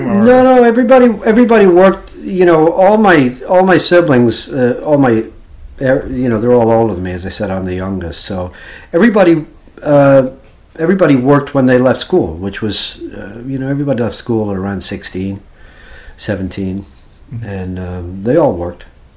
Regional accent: Ireland; born there; now in England; I was born in Ireland. And we migrated, my family migrated to England back in the 50s because there was no work in Ireland.

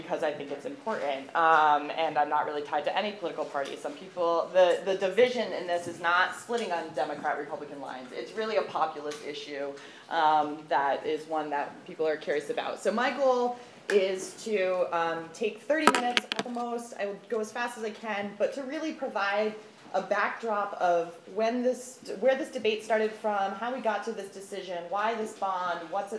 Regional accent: Gilboa, New York, United States; now in Westkill, United States; I live in Westkill. I am here as a concerned member of the public. I grew up in Gilboa

